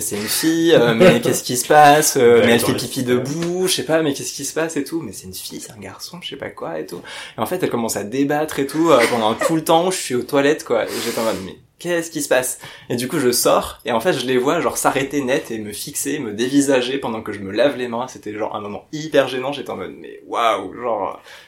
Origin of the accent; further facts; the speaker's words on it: France; mais j'étais en mode « Mais non, mais je suis français »